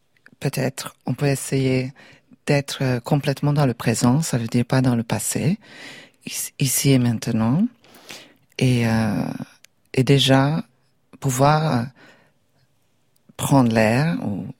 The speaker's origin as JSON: {"language": "French", "country": "Hungary", "moved": "yes", "said": "j'ai quitté la famille, je suis allée étudier la danse, et puis j'ai quitté la Hongrie, et puis voilà, les derniers 30 ans, on habitait voilà, plusieurs milliers de kilomètres nous séparés."}